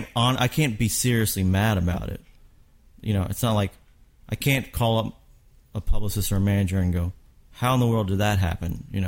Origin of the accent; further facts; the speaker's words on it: Kentucky, United States; now in Nashville, United States; I'm from Kentucky.